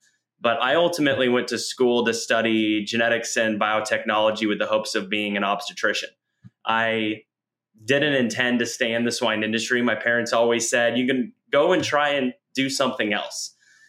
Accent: Kinston, North Carolina, United States; I was born in Kinston, North Carolina. My family was from the Midwest, but my dad took an opportunity with J.C. Howard in the late 80s, and we were there for all of the 90s.

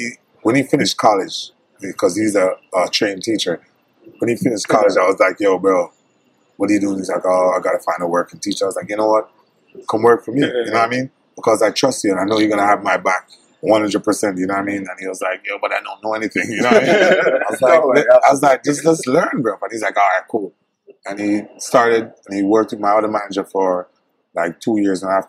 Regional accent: Jamaica; I was like, yo, I'm from Jamaica.

